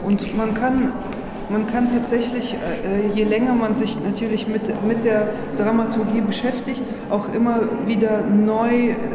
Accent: Cologne, North Rhine-Westphalia, Germany; ich komme aus Köln.

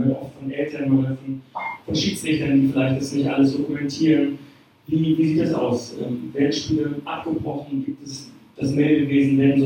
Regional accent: Berlin, Germany; ich bin aus Berlin, ich bin nicht so gut involviert in den Verbandsstrukturen

